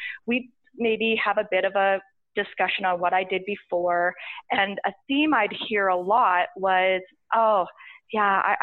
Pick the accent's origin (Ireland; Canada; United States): Canada; Saskatchewan; I was from Saskatchewan. I'd went to university there